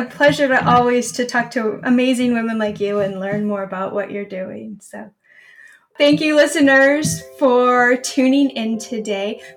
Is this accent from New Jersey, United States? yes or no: no; Utah, United States; also born or lived in East Coast; now in California, United States; I grew up in Utah, lived on the East Coast, and now live in California